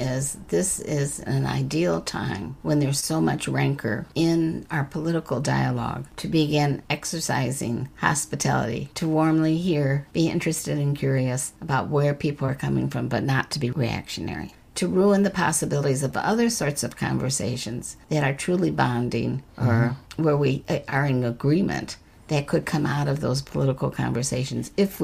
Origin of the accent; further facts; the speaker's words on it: Wheaton, Illinois, United States; I was raised in Wheaton. It's a wonderful community, but it's very white.